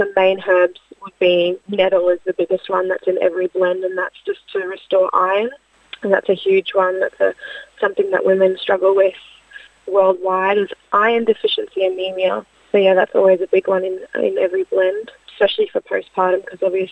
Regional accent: Brisbane, Queensland, Australia; I'm from Brisbane.

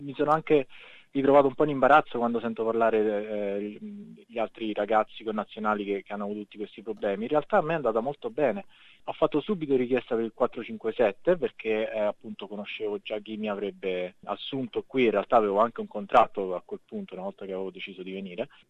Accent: Colleferro, Lazio, Italy; now in Australia; Sono di Colleferro, che è un paesino sotto Roma. Ho 34 anni

